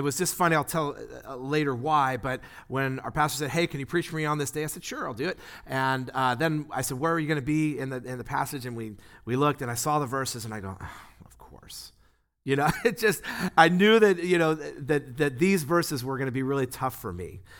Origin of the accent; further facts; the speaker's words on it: California, United States; I grew up in the Bay Area.